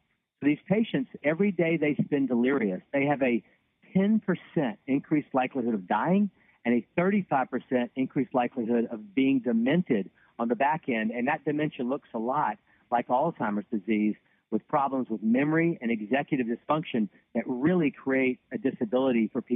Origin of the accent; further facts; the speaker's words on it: Louisiana, United States; now in Nashville, United States; I grew up in Louisiana, went to medical school at Tulane University